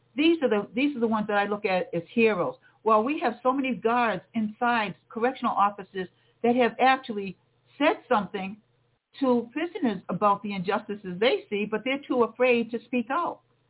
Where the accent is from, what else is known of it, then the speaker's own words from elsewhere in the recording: Cape Cod, Massachusetts, United States; I worked for this very wealthy couple on Cape Cod, which I was from Cape Cod.